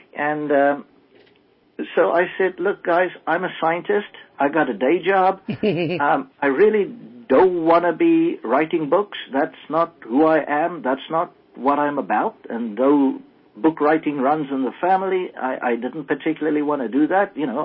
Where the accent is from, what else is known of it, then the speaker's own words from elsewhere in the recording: South Africa; moved away as an adult; now in Canada; Yes, I was born in South Africa. Yes, I grew up there, left there at the age of 47, settled in Canada